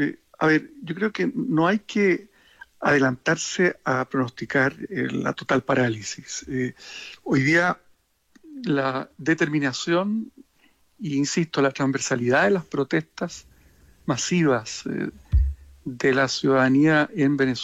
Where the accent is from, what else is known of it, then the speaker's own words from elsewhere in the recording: Chile; y aquí es como para sentirnos orgullosos como chilenos